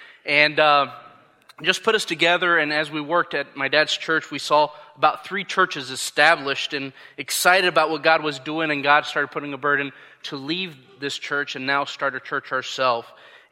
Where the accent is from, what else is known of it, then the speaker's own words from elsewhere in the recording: Venezuela; I had the privilege of growing up in Venezuela under my parents' ministry. I'm a missionary kid